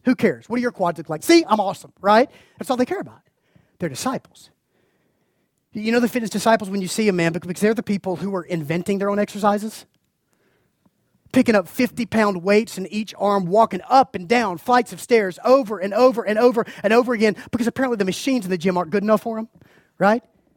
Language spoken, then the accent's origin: English; Macon, Georgia, United States; I was born and raised in Macon, Georgia, where eating deep fried chicken is basically an extreme sport.